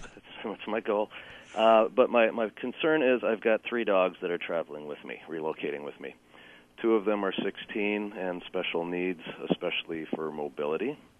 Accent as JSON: {"language": "English", "town": "Wauwatosa", "region": "Wisconsin", "country": "United States", "tie": "born or raised there", "also_born_or_lived": "Washington State", "said": "I grew up in Wauwatosa, moved out to Washington State for 30 years, moved back to Wauwatosa to hang out with my dad for a while"}